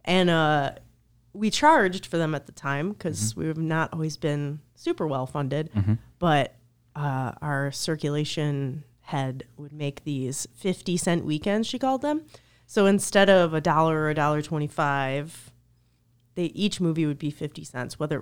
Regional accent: Madison Heights, Michigan, United States; I grew up in Madison Heights, which is not too far from Ferndale. And our library was walking distance

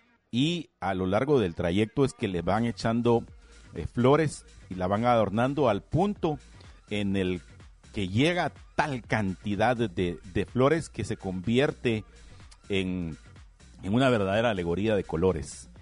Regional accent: Guatemala; como guatemaltecos

